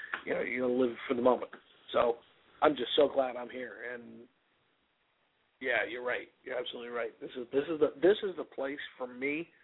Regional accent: Ho-Ho-Kus, New Jersey, United States; moved away as an adult; now in Key West, United States; although I was raised in New Jersey, in northern New Jersey, in a little town called Hohokus. I was raised there, but I came here, you know, just after I turned 20

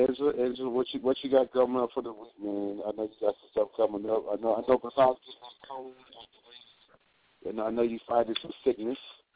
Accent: United States; They know exactly what country they came from, but we don't know because we can't help that because we're from America.

